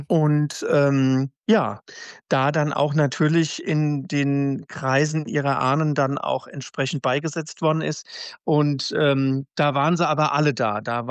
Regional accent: Frankfurt, Hesse, Germany; Ich bin waschechter Frankfurter, genau. Und bin zwar in diesen, ich sage, die Original-Frankfurter sage es immer die Zone Randgebiete, weil das natürlich so die nördlichen Stadtteile sind

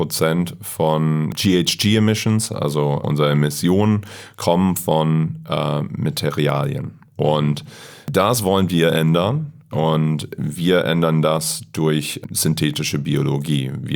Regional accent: United States; German is a second language; ich komme aus Amerika und ja, ich bin in den Staaten aufgewachsen.

